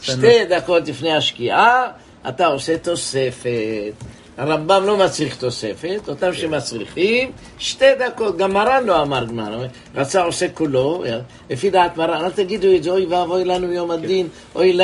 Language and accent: Hebrew; Jerusalem, Jerusalem District, Israel; born there; אני נולדתי בירושלים